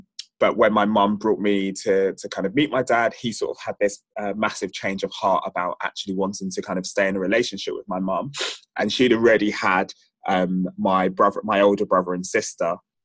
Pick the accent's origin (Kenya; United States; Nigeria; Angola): Nigeria; born there; I'm of Nigerian background, and I was born in Nigeria.